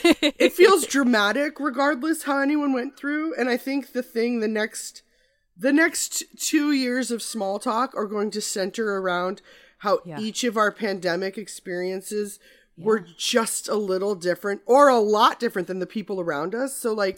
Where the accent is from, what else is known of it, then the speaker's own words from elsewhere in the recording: Midwest, United States; Well, I think I mentioned I'm originally from the Midwest.